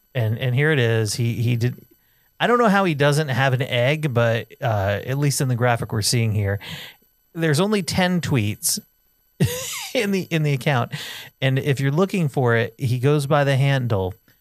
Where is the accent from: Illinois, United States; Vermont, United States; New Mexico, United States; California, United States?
Vermont, United States; It's from Vermont. I'm from Vermont.